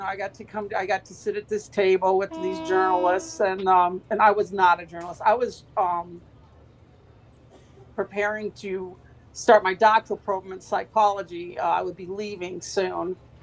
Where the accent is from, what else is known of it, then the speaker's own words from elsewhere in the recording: Michigan, United States; I'm originally from the Eastern Upper Peninsula